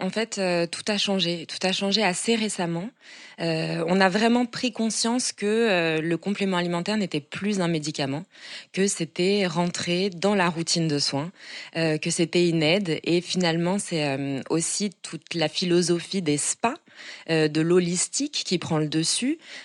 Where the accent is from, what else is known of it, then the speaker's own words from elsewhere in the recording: Vichy, Auvergne-Rhône-Alpes, France; j'ai grandi à Vichy, qui est l'eau du thym célestin.